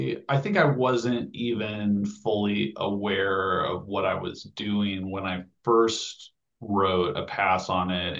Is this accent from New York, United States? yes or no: no; Llewellyn, Nebraska, United States; my actual hometown is Llewellyn, Nebraska, which is a town of, it was 300 people when I was growing up. Now it's probably about 150 people in Western Nebraska. And Western Nebraska is like flat as flat can be.